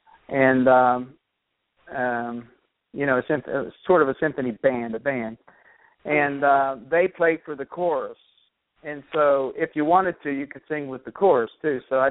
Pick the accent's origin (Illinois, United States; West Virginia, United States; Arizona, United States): West Virginia, United States; I grew up near the University of West Virginia, which is just right on the Mason-Dixon line.